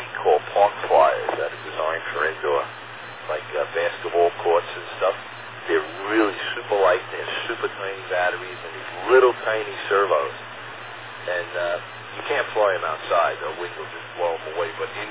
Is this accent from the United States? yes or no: yes; Staten Island, New York, United States; You know, I did the pouch camp in Staten Island. And, you know, I grew up on Staten Island and knew it very well.